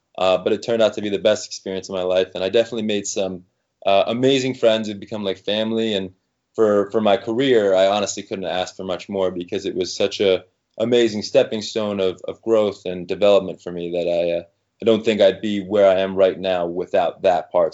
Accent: United States; I had to make people at least like question whether I was from America until I opened my mouth and spoke and they heard my accent. They'd be like, okay, now he's American for sure.

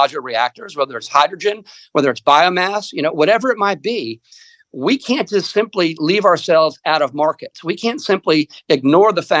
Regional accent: Maryland, United States; is prone to a lot of the things that you saw happen in Chesapeake Bay back when I was growing up in Maryland.

